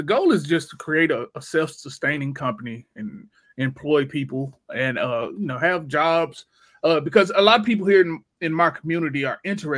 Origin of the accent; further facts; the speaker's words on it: Tennessee, United States; But I'm from Tennessee, little old Tennessee. Hollywood is thousands and thousands of miles away.